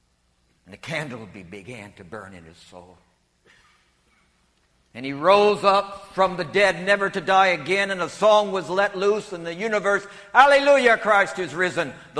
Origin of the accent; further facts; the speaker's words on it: Bakersfield, California, United States; We flew from L.A. into my hometown of Bakersfield. My parents met me there at Meadows Field, which is the local airport.